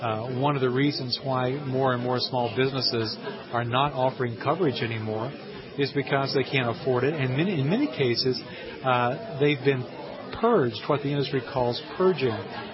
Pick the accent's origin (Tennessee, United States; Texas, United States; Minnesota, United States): Tennessee, United States; I'm from Tennessee. I went back to visit family in the summer of 2007.